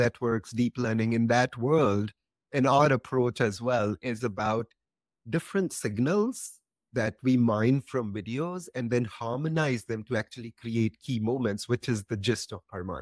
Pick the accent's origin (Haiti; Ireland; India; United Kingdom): India; now in United States; I grew up in India and came to the US more than half life back. So I've lived more than half my life here.